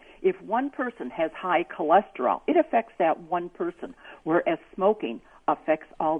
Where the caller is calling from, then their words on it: Rock Island, Illinois, United States; I'm calling from Rock Island.